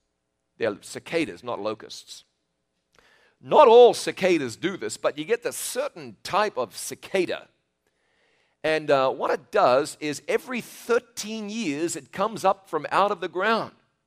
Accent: New Zealand; In exactly the same year, in New Zealand, my home country, we had a disaster in the Pike River.

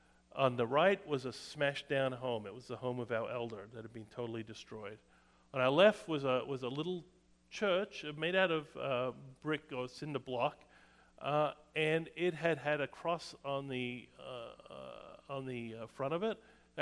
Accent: United States; I'm from America. We got resources. We got know-how.

